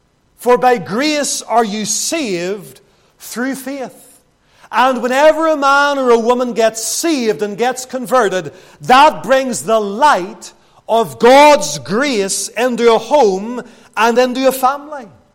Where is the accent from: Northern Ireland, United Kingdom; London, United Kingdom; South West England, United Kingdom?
Northern Ireland, United Kingdom; Lisburn; my hometown of Lisburn.